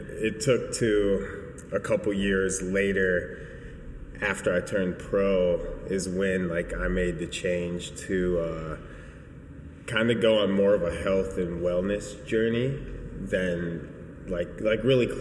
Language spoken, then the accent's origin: English; Chicago, Illinois, United States; I grew up in Chicago.